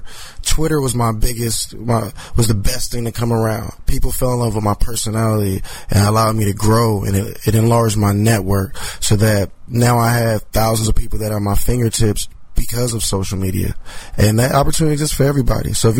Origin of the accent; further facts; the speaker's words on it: Los Angeles, California, United States; now in Los Angeles, United States; I'm actually from South Central Los Angeles, Jefferson and Fifth Ave. I grew up rolling down Crenshaw on my weekends, you know, hanging out, getting involved in everything that's a part of L.A.